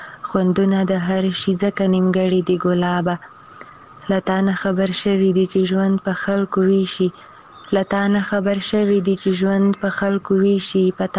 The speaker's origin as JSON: {"language": "Pashto", "region": "Khyber Pakhtunkhwa", "country": "Pakistan", "said": "زه درسره خاپېری له جنوبي وزیرستان راغلی یم"}